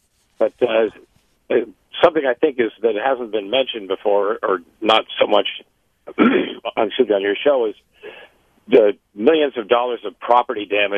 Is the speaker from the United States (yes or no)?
yes; San Mateo, California, United States; The little city I grew up in San Mateo, California, here from where I'm calling